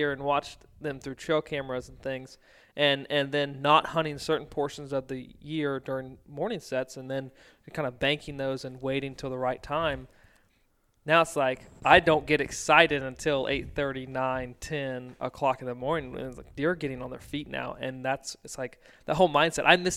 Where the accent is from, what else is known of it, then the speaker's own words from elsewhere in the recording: Virginia, United States; When I was growing up in Virginia, this takes me back to all the walks